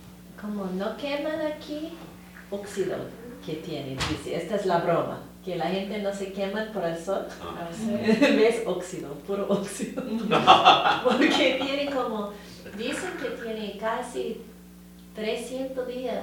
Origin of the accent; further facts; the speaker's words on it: Los Angeles, California, United States; born there; yo nací en Los Ángeles, de descendencia de México y de Rusia